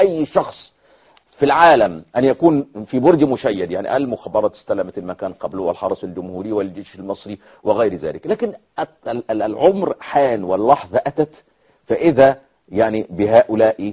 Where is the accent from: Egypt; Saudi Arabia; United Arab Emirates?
Egypt; عندنا في مصر كده تلاقي الجزائر كده